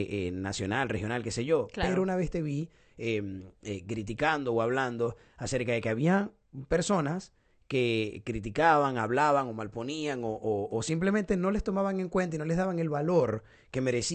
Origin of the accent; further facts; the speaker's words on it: Venezuela; moved away; yo tengo ya unos años, unos cuantos años que salí de Venezuela